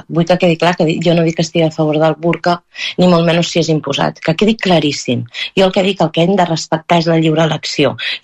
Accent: Catalonia, Spain; first language Catalan; Soc nascuda, criada, a la meva llengua materna és catalana

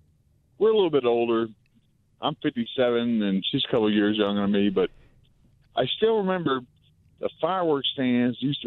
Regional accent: Slidell, Louisiana, United States; I grew up in Slidell.

